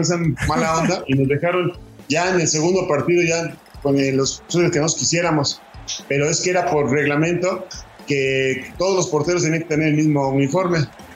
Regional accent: Mexico; como mexicano que soy

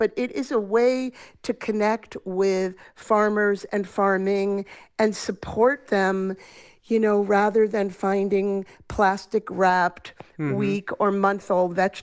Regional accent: New York City, New York, United States; I was born and lived in New York City for many years.

